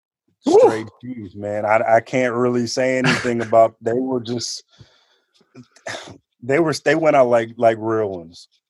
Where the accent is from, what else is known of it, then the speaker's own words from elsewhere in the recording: Oakland, California, United States; I'm from Oakland, man. Like, Oracle Arena got shut down.